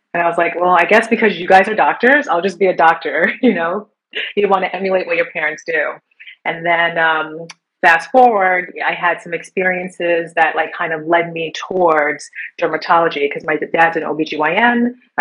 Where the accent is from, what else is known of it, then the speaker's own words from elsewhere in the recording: Ghana; And I am originally from Ghana